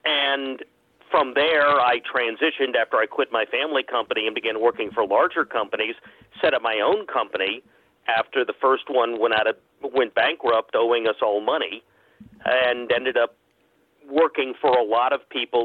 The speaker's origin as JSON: {"language": "English", "town": "Miami", "region": "Florida", "country": "United States", "tie": "born or raised there", "said": "Well, in my case, I grew up in Miami, Florida, as you noted, and I discovered wrestling there in the mid-60s"}